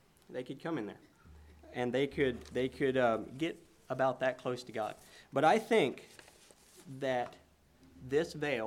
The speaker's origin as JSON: {"language": "English", "town": "Boonville", "region": "Missouri", "country": "United States", "said": "Let me say that we're from Boonville, Missouri. That's where we come from. I forgot to say where we come from, and so that's where we're from."}